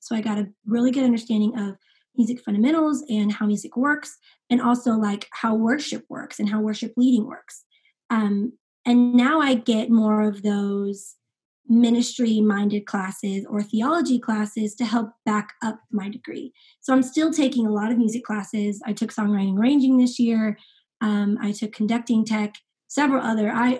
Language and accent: English; Escondido, California, United States; Specifically, Escondido, California, which is outside of San Diego.